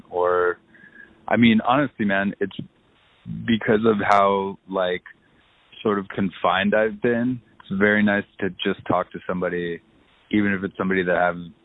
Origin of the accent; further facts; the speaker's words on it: California, United States; I grew up in Orange County.